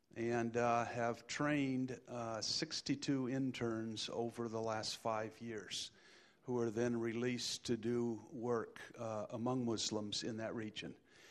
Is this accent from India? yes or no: no; Indonesia; Many of you know, I was raised in Indonesia and have spent roughly 20-plus years of my life in Indonesia.